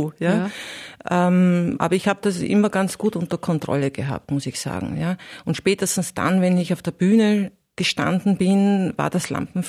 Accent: Burgenland, Austria; Natürlich als Burgenländerin.

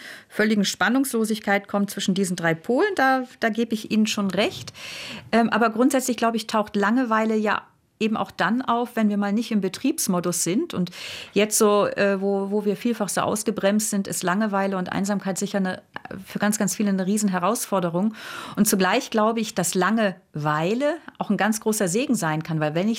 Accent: Germany; moved away; man hört es ja meiner Zunge an, ich komme aus Deutschland

